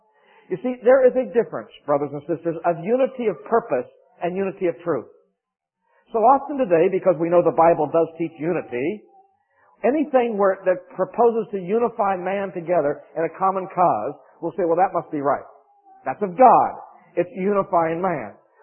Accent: Rochester, New York, United States; now in Charlotte, United States; I realize I'm in North Carolina. Charlotte, home of the Carolina Panthers. Huh? I come from Rochester, New York, which is near Buffalo, home of the Buffalo Bills.

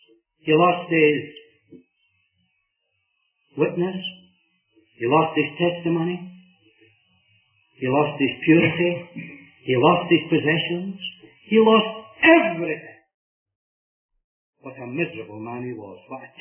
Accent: Kilmarnock, Scotland, United Kingdom

